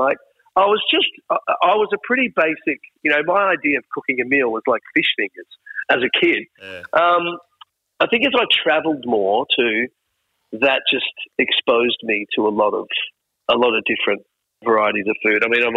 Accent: Frenchtown, New Jersey, United States; also born or lived in New York City; I grew up in spent the first 10 years of my life in a place called Frenchtown, New Jersey. You know, I was born in New York City

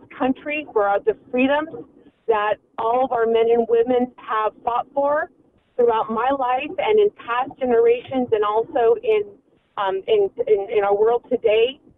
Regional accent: United States; as a Catholic, as a an American, as a Dodger fan

